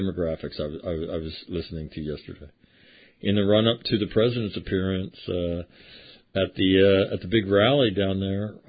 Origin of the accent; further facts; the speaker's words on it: New York, United States; I grew up in New York. They burn it down there all the time.